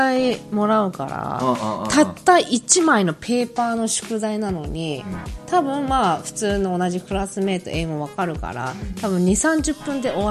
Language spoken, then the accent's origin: Japanese; Aomori, Japan; 特に地元青森に住んでる人とか